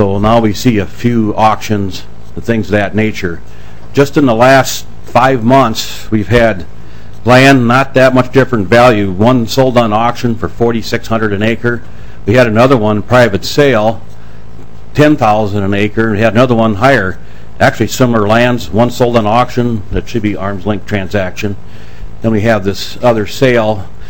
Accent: Lisle, Minnesota, United States; I'm from the Lisle, Minnesota, and we're in the very southern end of the state. In fact, our farmland borders the state line

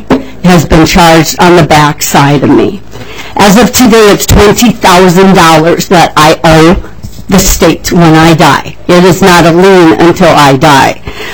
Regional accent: St. Paul, Minnesota, United States; Madam Chair and Committee … I am from St. Paul, Minnesota.

